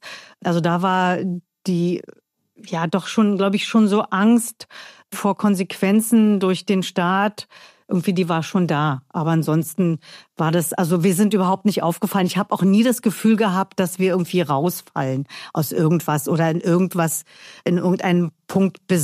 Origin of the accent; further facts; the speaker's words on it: Berlin, Germany; accent: Berlin dialect; Ich komme aus Berlin, ja. Ich kann auch richtig Berlinern, wenn ich will. Das lasse ich jetzt aber mal hier. Und wir haben immer in Prenzlauer Berg gewohnt.